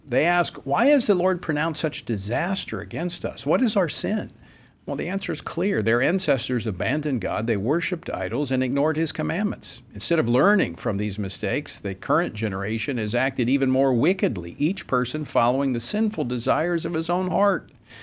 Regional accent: Louisiana, United States; Yes, it's my home state of Louisiana

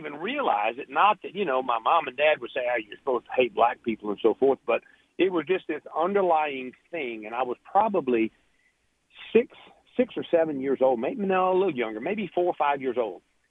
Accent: Baton Rouge, Louisiana, United States; it's a funny thing because I grew up in North Baton Rouge there

